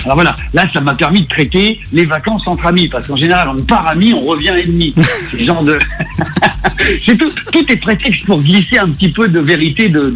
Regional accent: France; je suis un Français moyen dans le bon sens du terme.

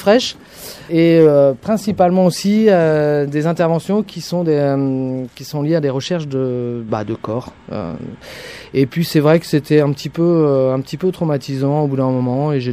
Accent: Nouvelle-Aquitaine, France; Moi, je suis originaire de la Vienne.

